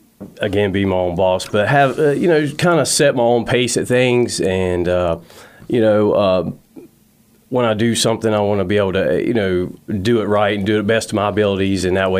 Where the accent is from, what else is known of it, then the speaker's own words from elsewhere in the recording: Virginia, United States; now in Blacksburg, United States; Well, I'm originally from Bland County, Virginia.